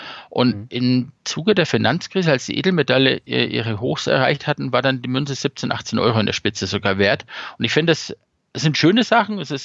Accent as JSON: {"language": "German", "region": "Bavaria", "country": "Germany", "said": "Ich bin ja eigentlich Franke. Ich lebe ja hier fast schon im Exil."}